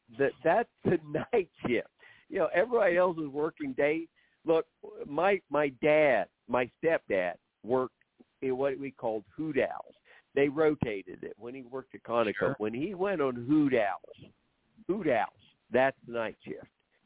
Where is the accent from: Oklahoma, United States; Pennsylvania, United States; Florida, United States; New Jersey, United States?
Oklahoma, United States; now in Virginia, United States; I'm originally from Oklahoma, but I was in the Army and I traveled so much.